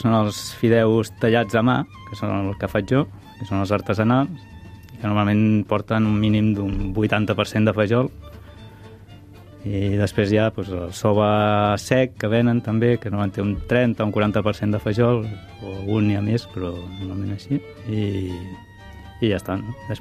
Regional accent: Catalonia, Spain; I com que sóc de la Garrotxa i sempre hi ha hagut fajol allà, poc o molt

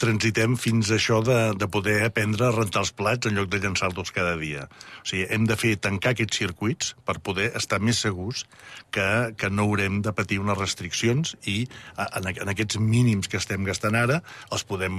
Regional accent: Figueres, Catalonia, Spain; jo que sóc de Figueres

